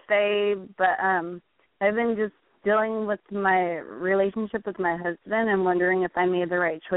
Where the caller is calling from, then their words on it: California, United States; Northern California.